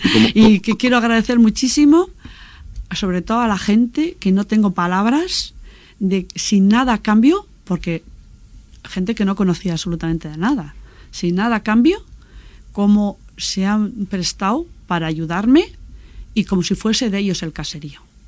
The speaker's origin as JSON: {"language": "Spanish", "town": "Bilbao", "region": "Basque Country", "country": "Spain", "said": "Es un sentimiento de los que somos de Begoña"}